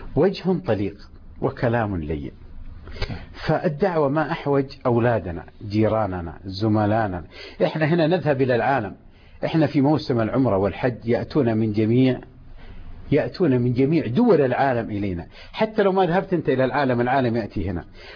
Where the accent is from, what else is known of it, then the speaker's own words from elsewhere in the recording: Medina, Medina Province, Saudi Arabia; وبعد حتى كنت أستحي أقول أنا من المدينة المنورة.